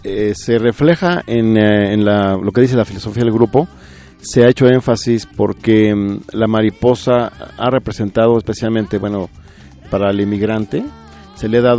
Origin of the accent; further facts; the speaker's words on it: Michoacán, Mexico; yo soy de Michoacán